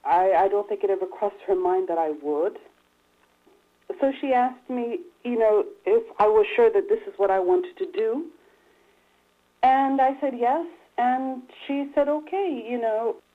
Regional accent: Australia; also born or lived in Europe; and I was born in Australia and spent, part of my youth in Europe.

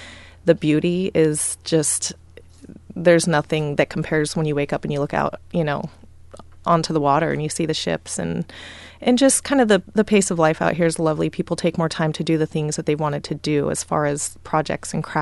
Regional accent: Portland, Oregon, United States; also born or lived in Vancouver; I grew up in Vancouver, Portland, pretty much my whole life. I love the area. I love the Northwest.

